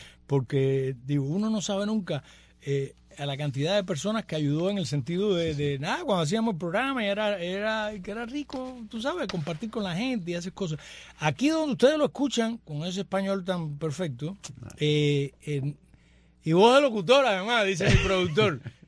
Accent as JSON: {"language": "Spanish", "region": "Camagüey", "country": "Cuba", "said": "porque soy cubano y eso no me lo quita nadie. Y camagüeyano, lo único malo."}